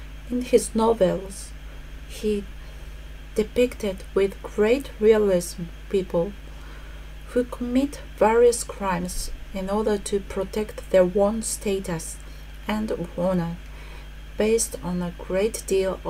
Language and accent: English; Niigata, Japan; My hometown is where the Chuet earthquake occurred in 2004, and my parents' house was also affected, damaged. The snow still piled up to about 2 meters. We have to live with snow for about 4 months